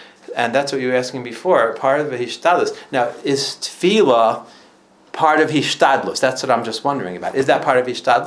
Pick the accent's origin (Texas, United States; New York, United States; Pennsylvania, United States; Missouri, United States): New York, United States; I grew up in New York, so we're always paying tolls on the thruway, you know, 87.